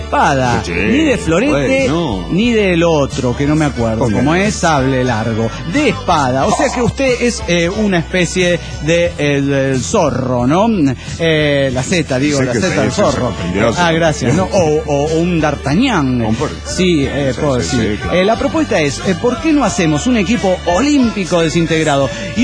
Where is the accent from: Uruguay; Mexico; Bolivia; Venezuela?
Bolivia; Potosí; now in Sucre, Bolivia; Actualmente estoy en Sucre, pero soy originaria de Potosí. Bueno, la villa imperial de Carlos V.